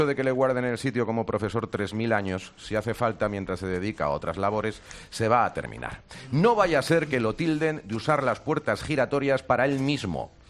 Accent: Catalonia, Spain; soy catalán y por lo tanto soy español

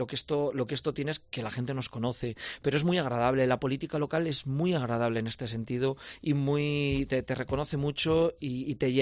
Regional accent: Zamora, Castile and León, Spain; para poner en valor a mi tierra, para poner en valor a Zamora

